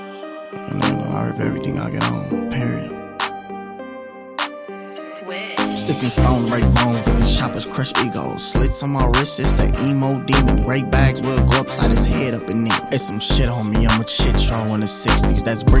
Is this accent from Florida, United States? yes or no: no; Los Angeles, California, United States; I am from Los Angeles, California, South Central. I ain't go up in the suburbs.